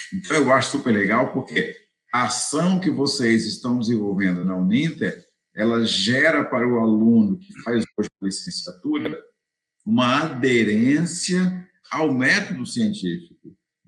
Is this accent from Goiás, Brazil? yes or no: yes; Anápolis, Goiás, Brazil; Eu me criei no interior do Brasil, em Goiás, uma cidade chamada Anápolis. Na época era uma cidade pequena. Hoje é uma grande cidade, tem fábrica de automóvel, tem tudo.